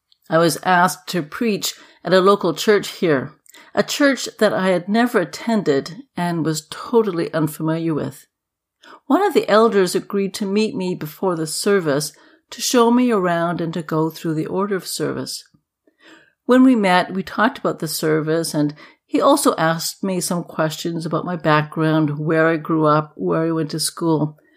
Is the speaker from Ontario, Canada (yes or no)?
no; New Brunswick, Canada; It's been an adjustment to be back in New Brunswick. I'm not living in my hometown, but it's not far away from where I grew up.